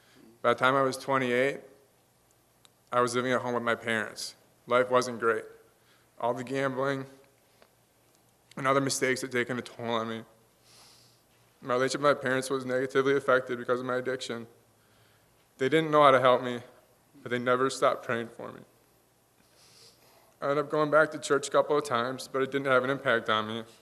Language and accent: English; Oregon, Wisconsin, United States; I grew up in Oregon, Wisconsin, not too far from this church.